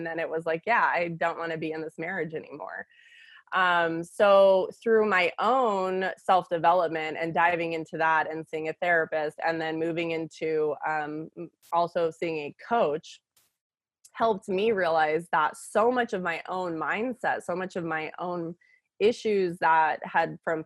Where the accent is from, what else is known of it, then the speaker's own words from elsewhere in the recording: Arizona, United States; I born and raised in Arizona, true desert rat, you know that.